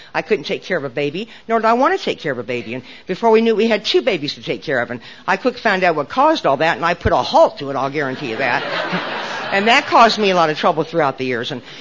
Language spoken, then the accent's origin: English; Nebraska, United States; born or raised there